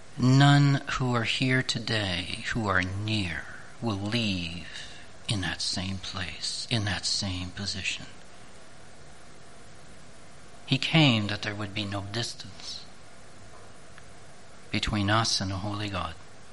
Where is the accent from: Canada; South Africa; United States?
Canada; first language French; English is a second language; I'm French speaking, I'm Canadian, you're American and English speaking, it matters not.